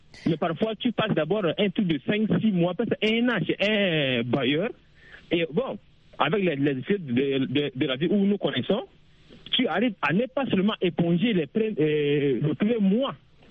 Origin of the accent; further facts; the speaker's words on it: Chad; now in Cameroon; moi, actuellement, je suis au Cameroun, mais je suis tchadien.